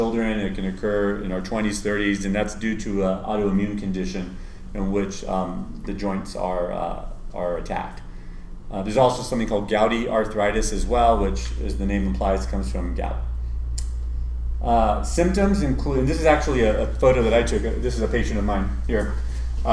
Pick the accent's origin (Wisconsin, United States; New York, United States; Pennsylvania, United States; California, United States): California, United States; Went to Ohio State for medical school, although I'm from Southern California.